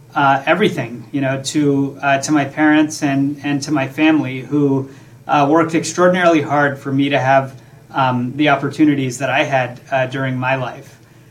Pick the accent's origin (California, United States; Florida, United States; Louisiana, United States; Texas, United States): Louisiana, United States; Baton Rouge; both very much influenced by my upbringing in Louisiana. You know, I grew up in Baton Rouge. I'm the son of Indian immigrants.